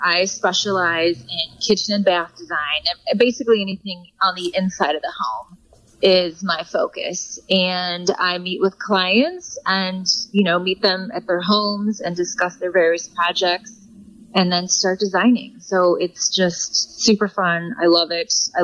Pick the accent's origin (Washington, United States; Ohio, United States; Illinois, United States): Illinois, United States; Belleville; now in Chicago, United States; Yeah, I grew up in Belleville.